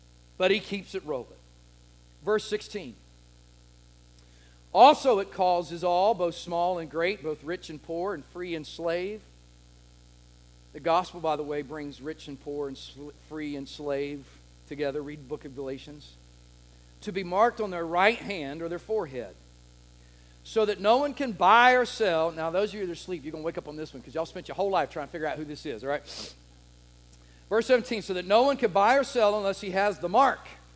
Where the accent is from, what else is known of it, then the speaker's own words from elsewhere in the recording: Hampton, Virginia, United States; Now, I grew up in Hampton, Virginia, and guess what my zip code was? It was the zip code of our church.